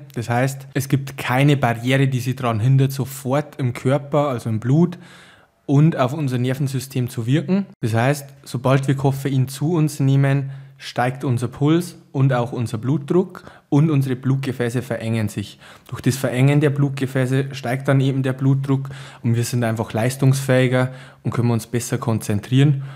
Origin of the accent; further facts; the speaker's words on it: Riedlhütte, Bavaria, Germany; Ich komme aus Riedlhütte und bin Lehrkraft am Berufsbildungszentrum in Zwiesel.